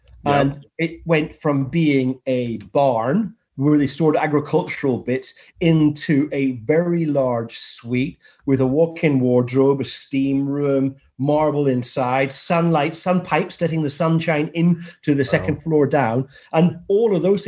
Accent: Northern Ireland, United Kingdom; But you see, I'm a multi-panel Donegal man, you see. Donegal tweed, because I'm an Ulsterman.

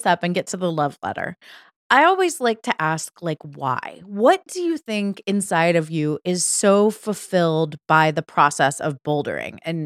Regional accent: Ohio, United States; I, growing up, loved climbing trees. I grew up in Ohio. So I climbed a lot of trees.

